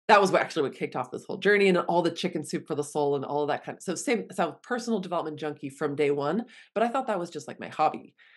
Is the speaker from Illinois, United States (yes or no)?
no; California, United States; growing up in California, I always felt not necessarily like an outsider, but I felt very European.